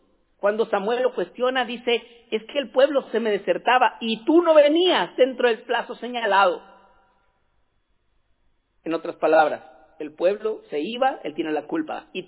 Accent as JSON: {"language": "Spanish", "country": "Mexico", "said": "Pero de donde yo soy, sin cobrarte $250, te cobran $200 pesos mexicanos y te pasan un pedazo de rama y te limpian."}